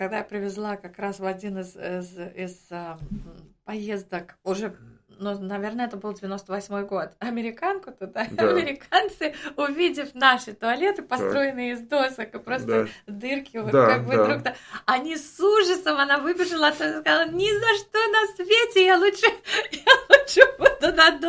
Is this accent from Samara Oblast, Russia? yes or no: yes; Samara, Samara Oblast, Russia; ну, я уже сказала, я из Самары.